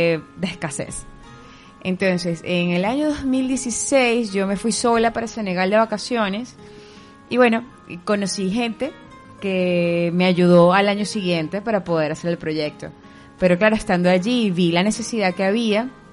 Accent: Venezuela; y todo empieza en Venezuela, que es de donde soy.

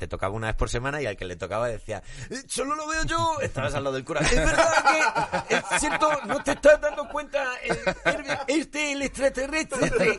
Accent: Valladolid, Castile and León, Spain; Perdóname, somos de Valladolid, nosotros.

